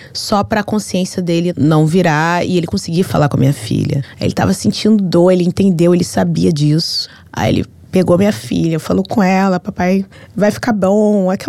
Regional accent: Brazil; accent: Brazilian; Eu não sou italiana, sou brasileira e eu preciso saber a verdade.

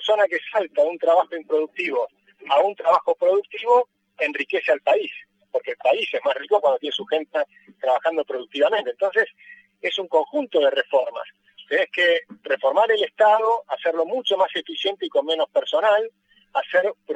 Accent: Argentina; ¿somos capaces los argentinos de tener una moneda sana

